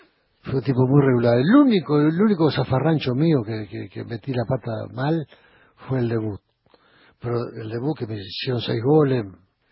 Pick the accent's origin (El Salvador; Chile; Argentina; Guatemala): Argentina; como hincha argentino